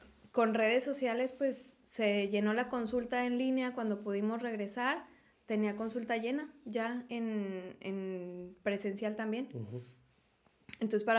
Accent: Irapuato, Guanajuato, Mexico; Yo soy de Irapuato, Guanajuato, y pues me quería más playa, la verdad.

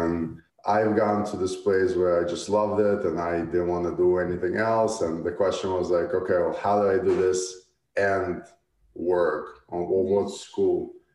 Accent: Brooklyn, New York, United States; yeah, I came with my family to States when I was 13 or 14. Okay. We settled in Brooklyn, and I grew up in Brooklyn.

